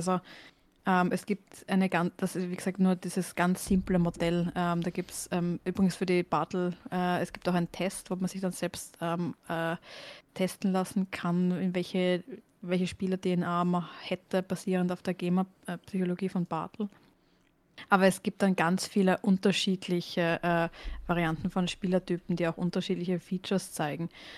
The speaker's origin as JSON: {"language": "German", "country": "Austria", "accent": "Austrian", "said": "Also ich rede relativ österreichisch, das ist langsames Deutsch."}